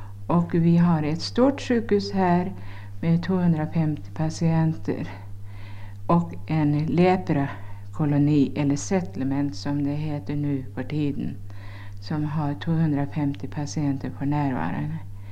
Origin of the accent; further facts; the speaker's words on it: Trollhättan, Västra Götaland County, Sweden; now in Zambia; Jag är från Trollhättan i Sverige och nu arbetar jag här på Chikankata.